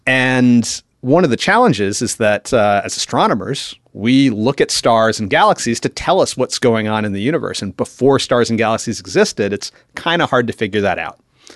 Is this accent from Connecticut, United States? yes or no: no; Potomac, Maryland, United States; also born or lived in New York City; Yeah, so I was born in New York City, but grew up mostly in Potomac, Maryland, so the DC suburbs.